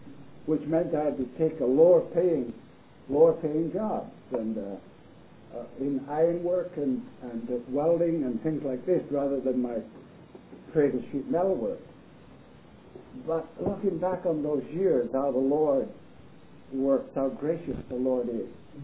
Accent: England, United Kingdom; moved away; I came from England in 57 and went right to Sudbury.

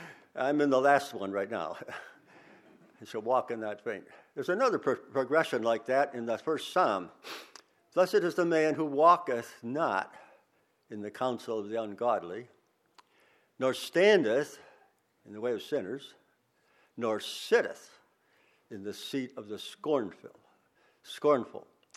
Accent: Buffalo, New York, United States; born there; I was born in Buffalo the first time.

